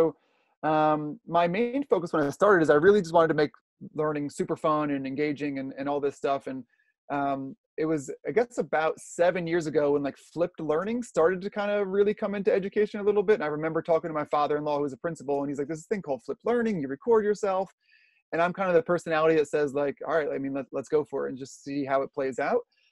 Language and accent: English; New Jersey, United States; Yeah, I'm from New Jersey, so thank you.